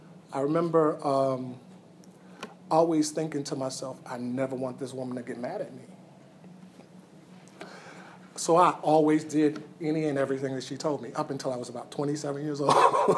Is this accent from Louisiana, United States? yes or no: yes; New Orleans, Louisiana, United States; born there; I was born in New Orleans, Louisiana. My parents actually met there, got married there.